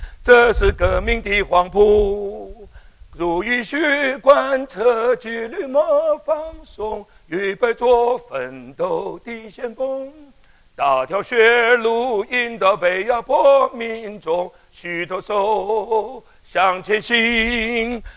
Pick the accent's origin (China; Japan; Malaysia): China; now in Taiwan; 这里我从大陆来的，两岸呢，海峡两岸手心手背都是肉的。